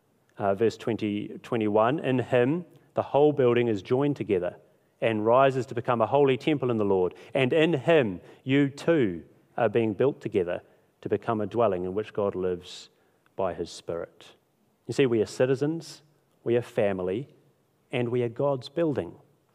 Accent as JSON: {"language": "English", "country": "New Zealand", "tie": "born or raised there", "also_born_or_lived": "Australia", "said": "I'm an Australian citizen. I was born there. I don't remember Australia. I consider New Zealand home."}